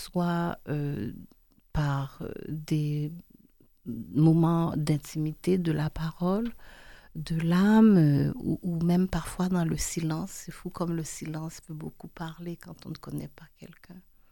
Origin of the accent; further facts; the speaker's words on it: Montreal, Quebec, Canada; also born or lived in Haiti; moi je suis née en Haïti, j'ai grandi au Québec, c'est là où j'ai appris à jouer aux élastiques. On jouait pas aux élastiques quand j'étais enfant en Haïti, on sait même pas c'est quoi jouer aux élastiques. Et donc j'ai eu une enfance réelle à Montréal.